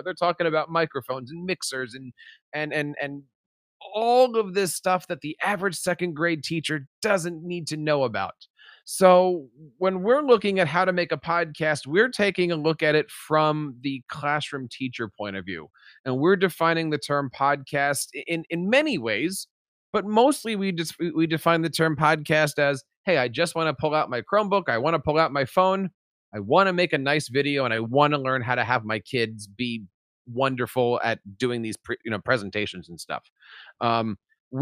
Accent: New Jersey, United States; I am an educator from New Jersey.

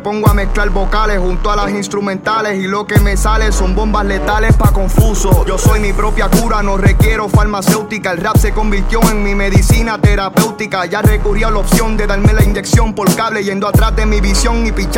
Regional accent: Ponce, Puerto Rico

